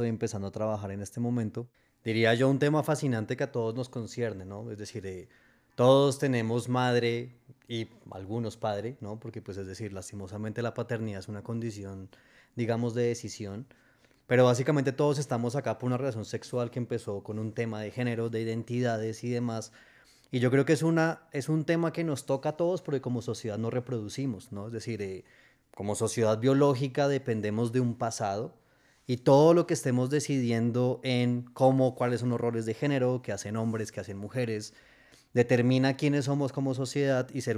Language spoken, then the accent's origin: Spanish; Colombia; soy economista colombiano, javeriano